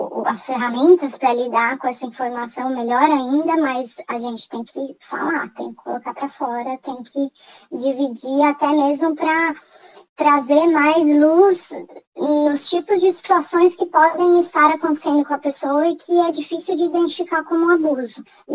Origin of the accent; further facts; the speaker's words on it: Brazil; moved away as an adult; now in Australia; Sendo brasileira e vendo como as mulheres são tratadas, eu achei, eu sou imigrante aqui, nunca ninguém vai me dar ouvidos, né?